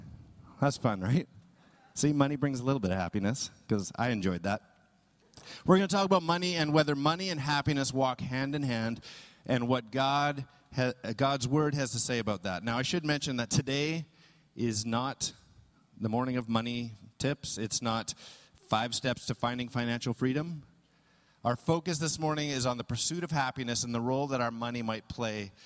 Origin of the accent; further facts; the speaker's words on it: Canada; because I was born in Canada, and except for a stint as a toddler, I've always lived in Canada.